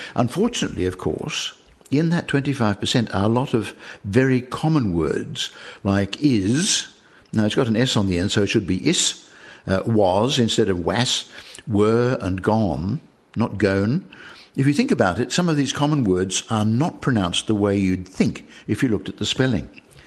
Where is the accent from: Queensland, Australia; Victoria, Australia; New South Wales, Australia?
Victoria, Australia; Melbourne; And, I grew up in Melbourne.